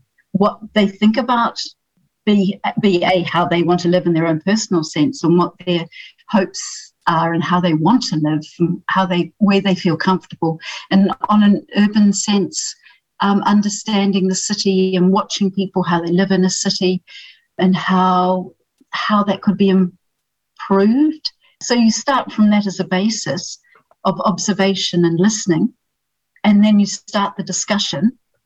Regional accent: Palmerston North, Manawatū-Whanganui, New Zealand; I grew up in Palmerston North, so it was a fairly narrow band of what I was experiencing, I admit.

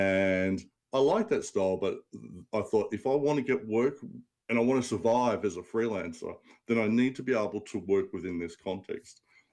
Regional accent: Australia; because I'm Australian and I was working on a US property

